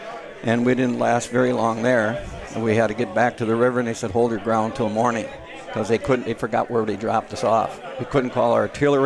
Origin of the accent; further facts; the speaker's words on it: the North, United States; Of course, I took the position, hey, I'm from the North. We would win.